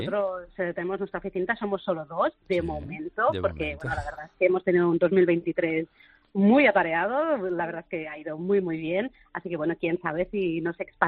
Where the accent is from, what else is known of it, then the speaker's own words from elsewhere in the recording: Barcelona, Catalonia, Spain; now in Málaga, Spain; llevamos ya unos cuantos, bastantes añitos en Málaga. Luis es de Madrid, yo soy de Barcelona, así que mezcla explosiva, y estamos en Málaga pues ya hace unos cuantos, 6 años.